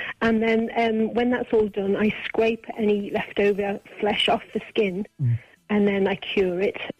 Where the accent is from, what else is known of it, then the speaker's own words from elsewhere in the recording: Ramsey, Isle of Man; From Ramsey, yes, sir.